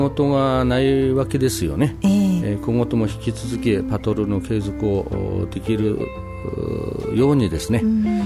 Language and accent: Japanese; Iitate, Fukushima, Japan; 3時間しか地元にいられないということなんです。